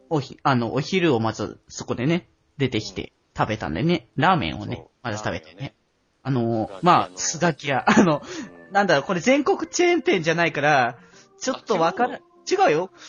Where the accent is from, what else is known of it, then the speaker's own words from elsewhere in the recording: Aichi, Japan; 僕は愛知県出身だから、すごい通い慣れた場所だったんだよね